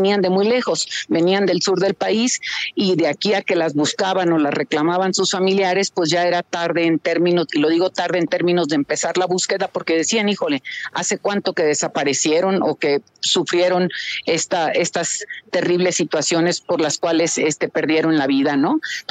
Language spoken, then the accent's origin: Spanish; Sinaloa, Mexico; yo vengo de un estado jornalero, vengo de Sinaloa